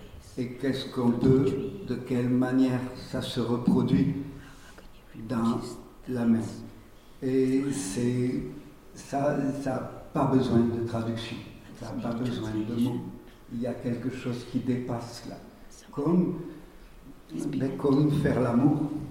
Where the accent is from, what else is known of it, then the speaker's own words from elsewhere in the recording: Nice, Provence-Alpes-Côte d'Azur, France; puisque je suis Niçois.